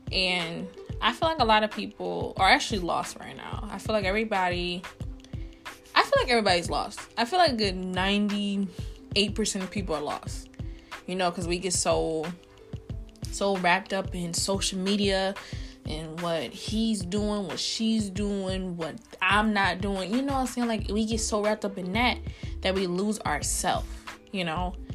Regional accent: Michigan, United States; now in Florida, United States; I'm from Michigan. I'm recently just moved down to Florida. I've been down here since September 2018. So I would say I lost myself when I moved to West Bloomfield.

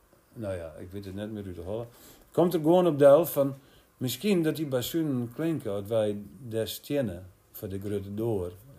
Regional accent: Enschede, Overijssel, Netherlands; maar ik kom ook uit Enschede

